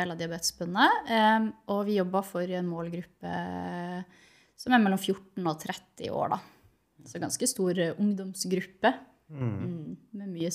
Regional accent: Nordland, Norway; når jeg var sånn 12-13 år, bodde hjemme i Lofoten

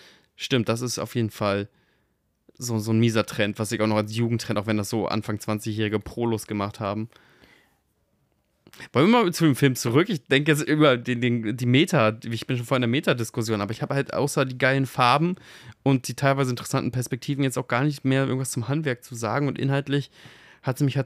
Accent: Hamburg area, Germany; weil ich komme zwar nur aus dem Speckgürtel Hamburgs, aber ich habe mich natürlich überkrass mit Hamburg identifiziert.

